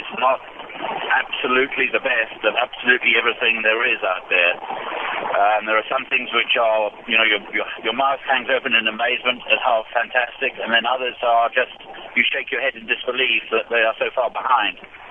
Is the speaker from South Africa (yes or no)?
yes; South Africa; moved away as an adult; now in United States; I came from South Africa 11 years ago